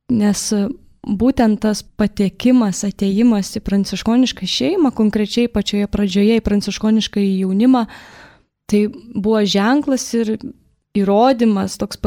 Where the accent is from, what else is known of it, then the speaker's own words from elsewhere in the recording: Vilnius, Vilnius County, Lithuania; also born or lived in Kaunas; gimiau Kaune, užaugau Vilniui, priklausau jau 10 metų pranciškoniškai šeimai